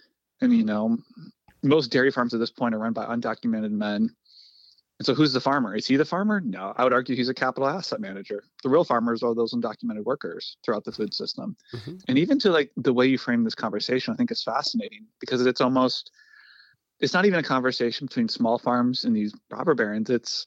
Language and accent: English; Cedar Rapids, Iowa, United States; I mean, I'm from Cedar Rapids, urban Iowa, but even that, I mean, in the day, my town's a corn town.